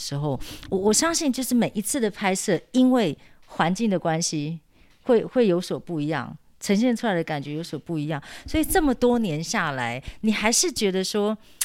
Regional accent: Sanxing, Yilan County, Taiwan; 我们是宜兰三星

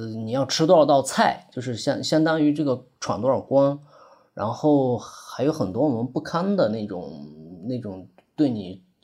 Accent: Shanxi, China; 我是山西人，他从我的老家去到太原去

